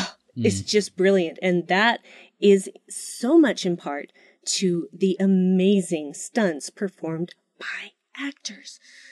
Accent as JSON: {"language": "English", "region": "Utah", "country": "United States", "tie": "born or raised there", "said": "My home state, Utah."}